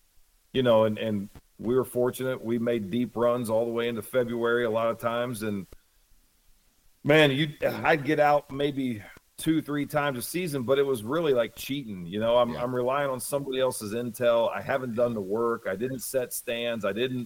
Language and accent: English; Ohio, United States; moved away; which was not wasn't something that we could pursue growing up in Ohio.